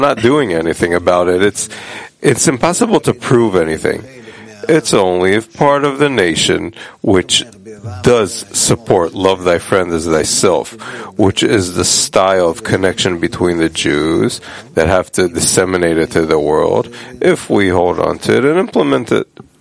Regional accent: Israel; I'm from Israel. I'm Jewish.

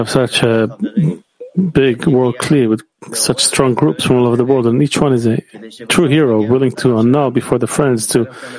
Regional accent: Migdal, Northern District, Israel; from the Moshava, from the settlement of Migdal.

